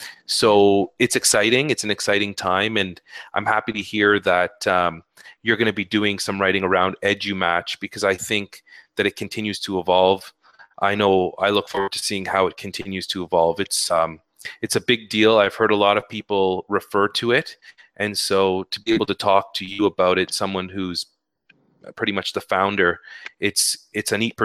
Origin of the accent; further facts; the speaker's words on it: Ottawa, Ontario, Canada; I was born and raised here in Canada in Ottawa. My parents are from Lebanon. They came over in 1975 to start a new life here.